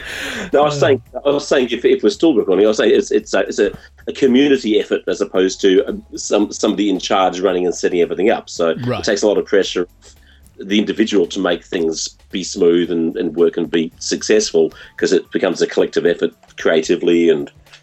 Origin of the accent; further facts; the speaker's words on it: Sheffield, Yorkshire and the Humber, United Kingdom; born there; Well, it was a cold night in 64 in England. I was born in Sheffield, Yorkshire.